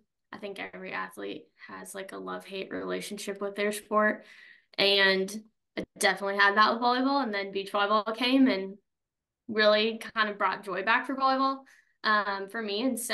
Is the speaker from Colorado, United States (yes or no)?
yes; Colorado, United States; Growing up in Colorado too, like we're surrounded by military bases where I was.